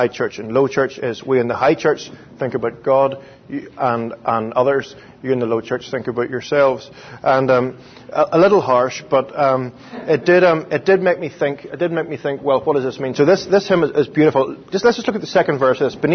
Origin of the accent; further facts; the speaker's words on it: Ireland; I'm Irish, so I have to talk to you like I'm having a conversation.